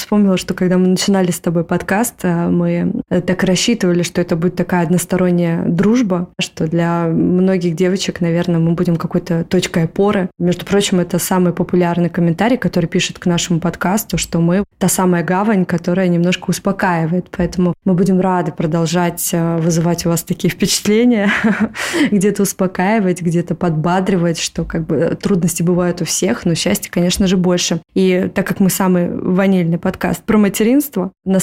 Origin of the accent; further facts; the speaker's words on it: Moscow, Russia; и мы из Москвы.